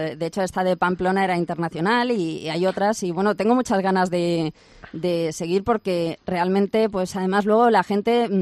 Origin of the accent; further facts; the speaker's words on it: Pensacola, Florida, United States; born there; Tengo nacionalidad española, pero nací en Florida, en Pensacola, porque mi padre estaba destinado allí.